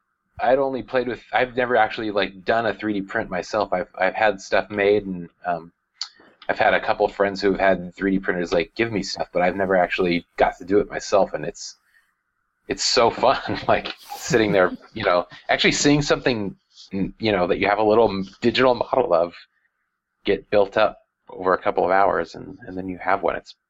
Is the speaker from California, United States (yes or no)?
yes; Vallejo, California, United States; I grew up in Vallejo